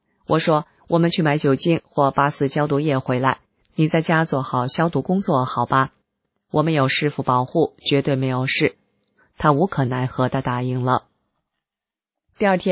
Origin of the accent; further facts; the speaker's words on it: Wuhan, Hubei, China; 告诉他们，我们是武汉来的，讲了武汉病毒的真相。我们说，共产党不管我们武汉老百姓的死活